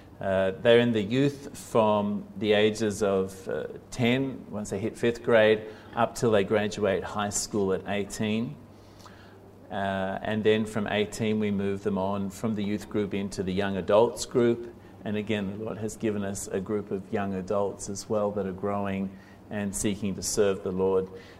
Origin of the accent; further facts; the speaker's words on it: Sydney, New South Wales, Australia; now in Japan; I grew up in Sydney